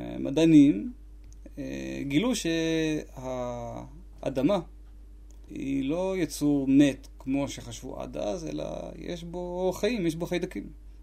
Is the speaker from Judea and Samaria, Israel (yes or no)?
no; Hulda, Central District, Israel; במקור אני נולדתי בקיבוץ חולדה.